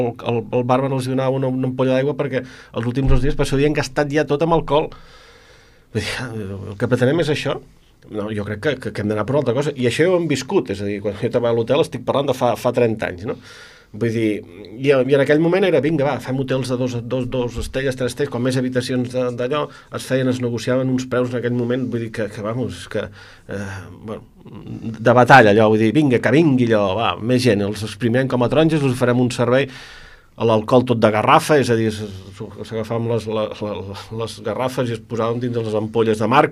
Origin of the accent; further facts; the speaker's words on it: Barcelona, Catalonia, Spain; Jo sóc del barri de Gràcia de Barcelona